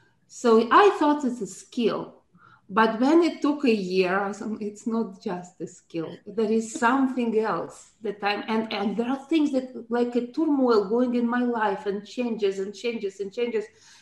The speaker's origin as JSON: {"language": "English", "country": "Russia", "first_language": "ru", "second_language": "English", "said": "It's a Russian origin, and you can hear the way I speak where I'm coming from originally. So my first language is Russian"}